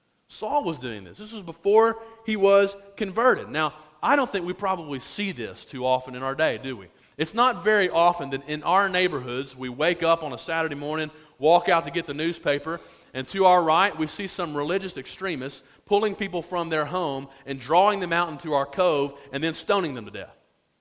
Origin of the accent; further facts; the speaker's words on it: Alabama, United States; I remember growing up in Alabama, and we did not have the lottery at a certain point